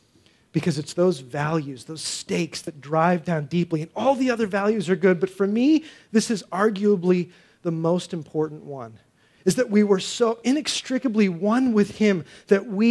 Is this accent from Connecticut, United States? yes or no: yes; Connecticut, United States; And I came from Connecticut where there's like no churches anywhere. And I came here and I'm like, oh, everybody's Christian.